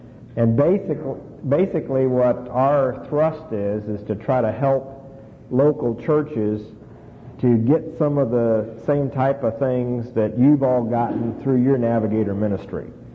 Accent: Little Rock, Arkansas, United States; also born or lived in Washington, D.C.; I'm from Little Rock, Arkansas.

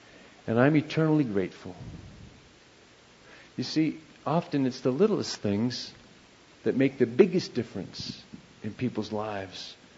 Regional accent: United States; Now, I grew up here in America, 9 years old, church on almost every corner in our cities, but never went to church

